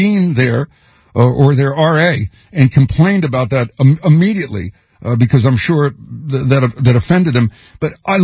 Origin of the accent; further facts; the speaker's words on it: Philadelphia, Pennsylvania, United States; I'm from Philly, Northeast Philadelphia.